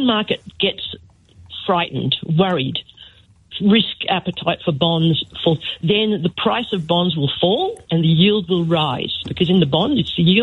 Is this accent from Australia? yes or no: yes; Australia; now in Barbados; But I'm Australian. I'm actually Australian, but I'm in Barbados at the moment.